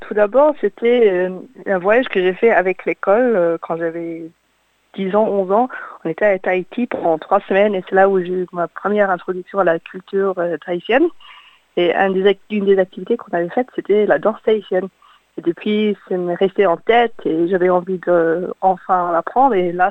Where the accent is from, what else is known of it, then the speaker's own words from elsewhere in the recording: Canberra, Australian Capital Territory, Australia; also born or lived in France; Je suis née à Canberra, je fais mes études à l'école française ici à Canberra.